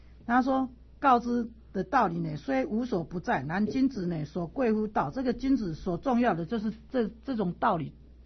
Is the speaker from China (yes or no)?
no; Taiwan; 像尤其是我们台湾话的口气超好玩的